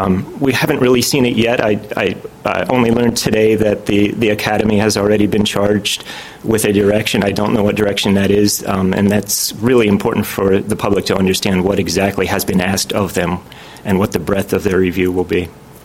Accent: Scotland, United Kingdom; I'm also Scottish.

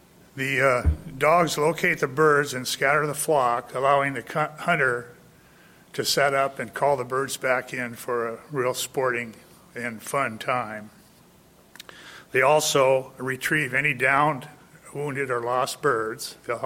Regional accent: Goldendale, Washington, United States; I'm from Goldendale, Washington, and I'm representing the American Wild Turkey Hunting Dog Association.

